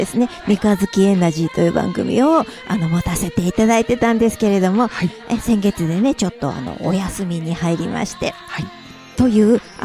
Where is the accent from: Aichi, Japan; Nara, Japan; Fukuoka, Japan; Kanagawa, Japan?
Aichi, Japan; Nagoya; やっぱり名古屋市なんですよ。うん、うちの実家が鶴舞のあたりにあるもんですから